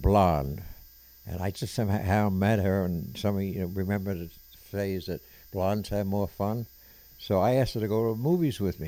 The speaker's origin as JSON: {"language": "English", "town": "Long Island", "region": "New York", "country": "United States", "tie": "born or raised there", "said": "Well, it went from living out in the island, Long Island, where it was mostly farmland, and then became, after World War One, a community for overflow from Manhattan."}